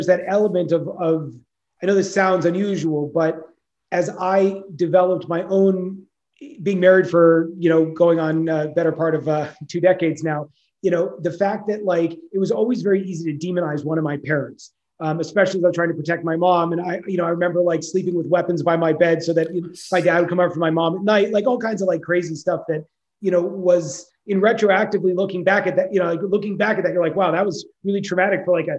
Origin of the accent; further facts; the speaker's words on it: California, United States; I joke around the fact that I'm from the Bay Area. I grew up